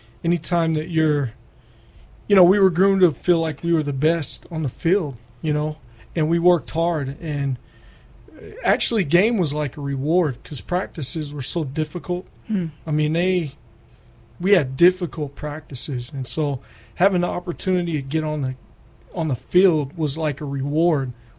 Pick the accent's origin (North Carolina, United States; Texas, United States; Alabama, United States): Texas, United States; Odessa; Well, I grew up in Odessa, Texas.